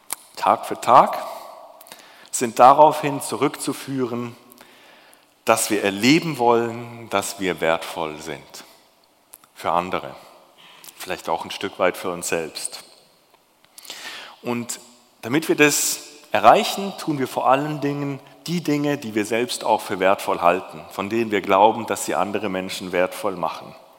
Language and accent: German; Baden-Württemberg, Germany; Ich komme ja ursprünglich aus dem Schwäbischen